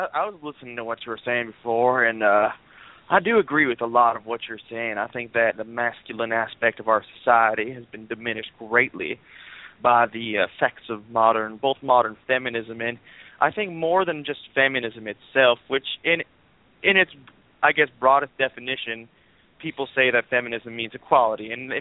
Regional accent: South Carolina, United States; I'm from South Carolina myself.

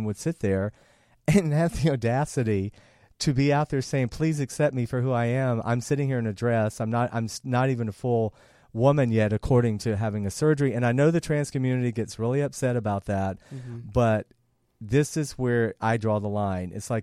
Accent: the South, United States; And I'm from the South. I can say that.

